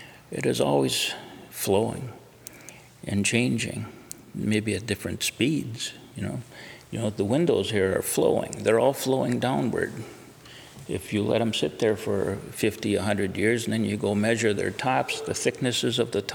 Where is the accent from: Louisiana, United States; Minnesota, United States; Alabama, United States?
Minnesota, United States; Duluth; And where I grew up in Duluth, it was a big hill there.